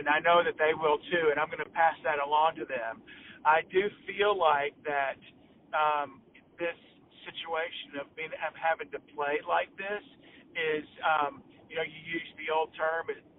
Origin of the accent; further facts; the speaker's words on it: Fayetteville, North Carolina, United States; I played in orchestras in and around my hometown of Fayetteville, North Carolina.